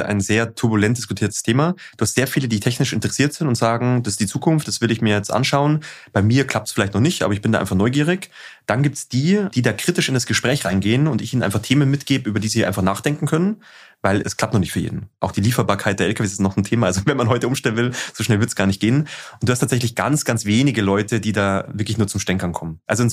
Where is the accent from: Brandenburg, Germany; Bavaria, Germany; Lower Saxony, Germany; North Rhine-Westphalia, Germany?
Bavaria, Germany; ich komme ja aus Südosten von Bayern